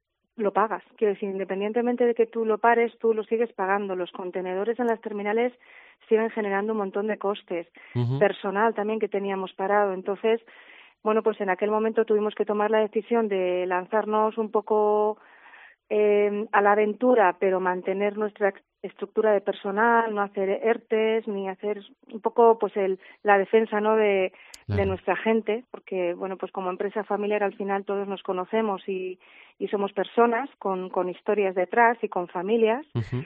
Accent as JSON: {"language": "Spanish", "town": "Miranda de Ebro", "region": "Castile and León", "country": "Spain", "tie": "born or raised there", "said": "también es la ciudad donde nosotros nacimos. Nosotros somos de Miranda de Ebro"}